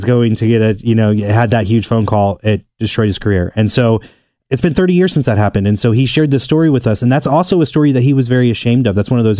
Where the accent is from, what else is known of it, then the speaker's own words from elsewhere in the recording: Cincinnati, Ohio, United States; Because when I was growing up in Walnut Hills, what kept me off the street was the pride in my uniform.